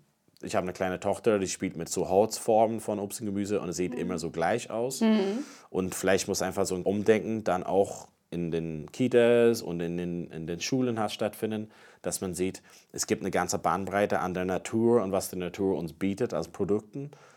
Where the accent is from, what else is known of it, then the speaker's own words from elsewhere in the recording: Ireland; now in Germany; Ich komme ja aus Irland und ich bin gerne dann auch zu Hause bei meiner Mutter, mit meiner Familie und so.